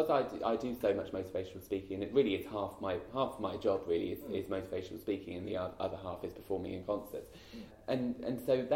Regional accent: Epsom, South East England, United Kingdom; I'm from Epsom in Surrey, so it's not far.

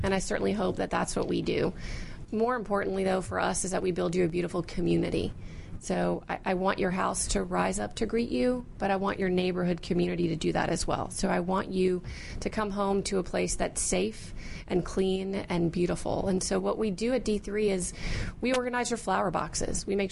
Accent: Pocosin, Virginia, United States; From a really tiny town called Pocosin, Virginia, about the size of Mayberry.

